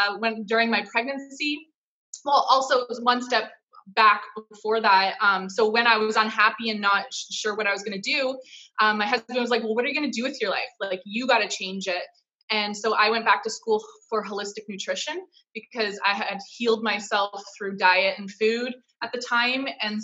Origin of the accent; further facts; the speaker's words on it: Peterborough, Ontario, Canada; I am from Peterborough, Ontario, which is 2 hours outside of Toronto.